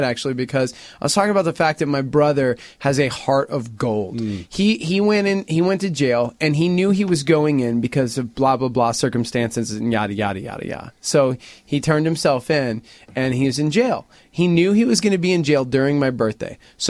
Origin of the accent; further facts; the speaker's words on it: Texas, United States; even though we're from Texas